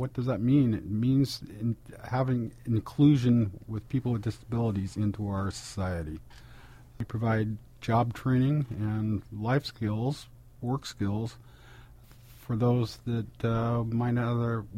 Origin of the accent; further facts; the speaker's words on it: Salem, Oregon, United States; also born or lived in Roseburg; I'm a homegrown Oregonian. I was born in Roseburg, grew up in Salem. I'm dyed blue Salemite.